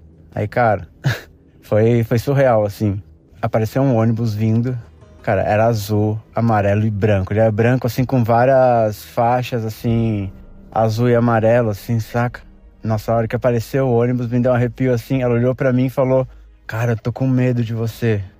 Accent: São Paulo, Brazil; eu sou de São Paulo

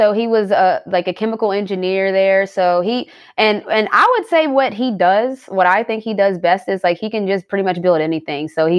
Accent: West Virginia, United States; now in Atlanta, United States; So I would say growing up in West Virginia, though, different than what people can expect. In a sense of it's just a different culture. It's slower. It's country and it's 3% black. So now living here in Atlanta

